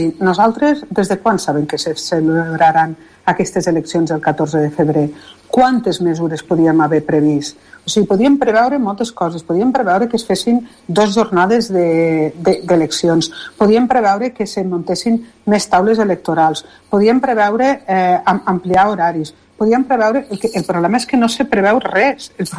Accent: Lleida, Catalonia, Spain

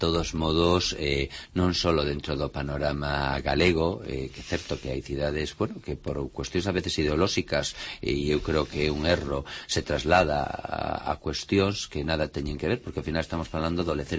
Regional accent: Ourense, Galicia, Spain; pero por riba de todo son de Ourense, debome a esta cidade, ¿no?

